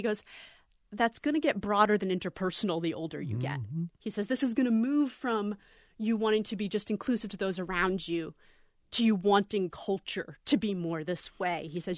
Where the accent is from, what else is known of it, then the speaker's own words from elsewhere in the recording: Maine, United States; University of Maine, which is where the state I grew up in. Mm-hmm. So I got to, in some ways, go back to my home state.